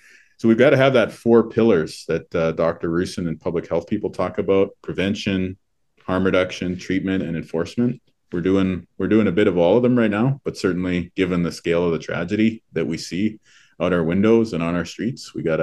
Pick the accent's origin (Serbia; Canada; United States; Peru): Canada; Well, I view myself as a Canadian, in addition to being an Anishinaabe person.